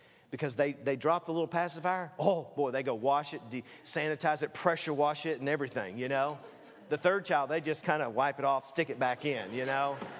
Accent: Tennessee, United States; and by the way, I grew up in Tennessee and I've been to churches before where they called them holy rollers.

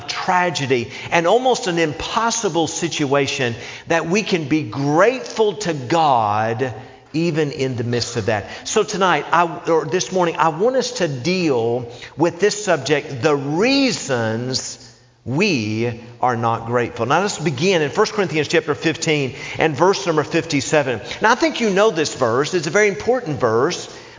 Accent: Knoxville, Tennessee, United States; Growing up in Knoxville, Tennessee, Thanksgiving was the time to go outside and play and goof off.

